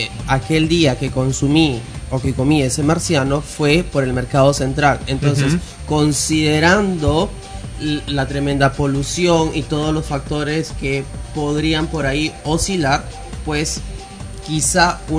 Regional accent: Trujillo, La Libertad, Peru; now in Lima, Peru; soy trujillano y tengo 13 años viviendo acá en Lima.

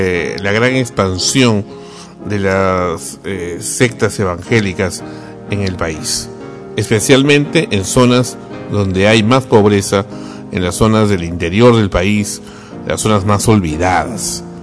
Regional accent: Peru; Yo no, por ejemplo, yo soy peruano, pero no necesariamente soy como los demás.

